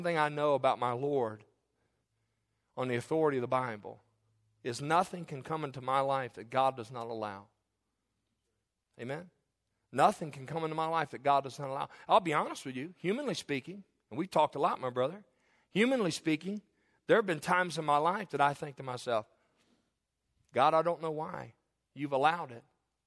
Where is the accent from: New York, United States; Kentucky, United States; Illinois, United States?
Kentucky, United States; Growing up in Kentucky, my little grandmother had a lot of chickens.